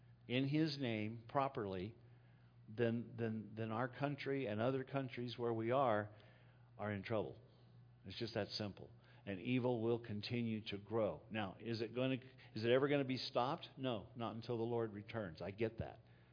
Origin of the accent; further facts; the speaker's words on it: United States; not because of America, because I'm an American